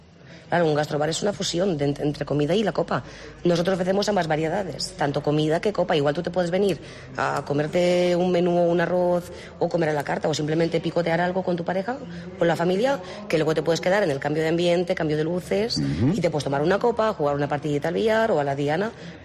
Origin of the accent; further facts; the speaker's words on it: Romania; Spanish is a second language; now in Castellón, Spain; Yo soy rumana.